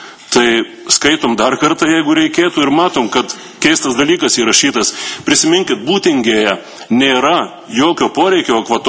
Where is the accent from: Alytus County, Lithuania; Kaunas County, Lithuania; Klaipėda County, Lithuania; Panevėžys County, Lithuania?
Klaipėda County, Lithuania; Klaipėda; Ir pabaigai mes klaipėdiečiai tikrai nesame priešai savo uostui.